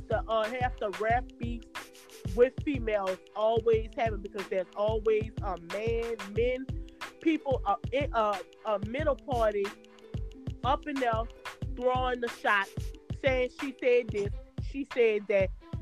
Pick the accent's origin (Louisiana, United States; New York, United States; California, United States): Louisiana, United States; New Orleans; But guess what? I'm from New Orleans.